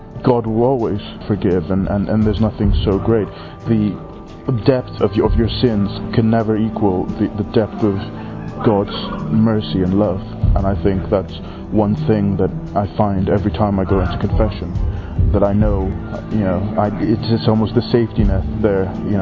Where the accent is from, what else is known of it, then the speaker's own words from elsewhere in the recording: Ireland; I'm 21 and I'm from Ireland.